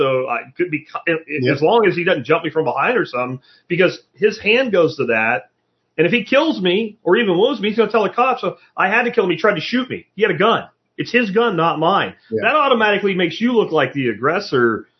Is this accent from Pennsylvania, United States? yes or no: yes; Pennsylvania, United States; like when I grew up in Pennsylvania, every other stripping hole you could go shoot